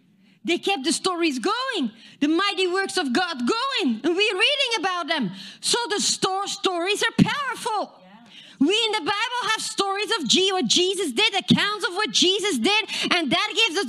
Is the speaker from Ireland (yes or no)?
no; Texas, United States; A cowboy is a we're from Texas. I know in New York you it's a different story here